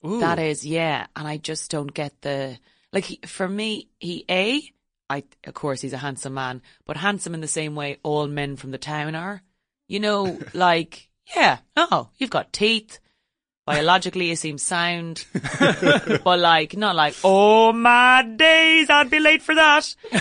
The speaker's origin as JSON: {"language": "English", "country": "Ireland", "said": "My young man. I am actually Irish, yes. And so when one comes to another country, one spots the little intricacies of a place."}